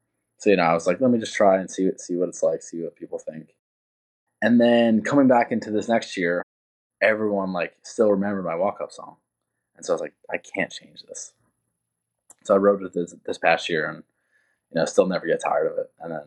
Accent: New York, United States; even though I'm from New York, I'm going to be in South Carolina

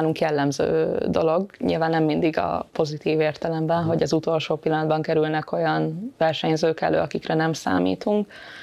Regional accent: Szombathely, Vas, Hungary; én amíg Szombathelyen éltem, ugye ott nőttem fel, nem találkoztam hozzám hasonló sérülttel.

